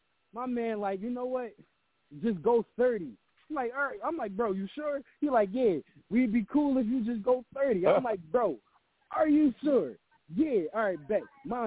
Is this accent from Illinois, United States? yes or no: no; Philadelphia, Pennsylvania, United States; I'm from Philly for y'all niggas that don't know.